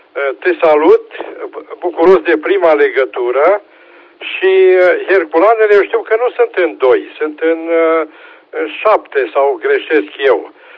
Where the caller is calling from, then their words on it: Timișoara, Timiș County, Romania; Timișoara